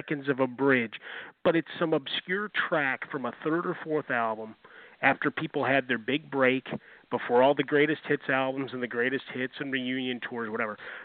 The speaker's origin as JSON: {"language": "English", "town": "Chicago", "region": "Illinois", "country": "United States", "tie": "born or raised there", "said": "growing up in Chicago, Bulls fan"}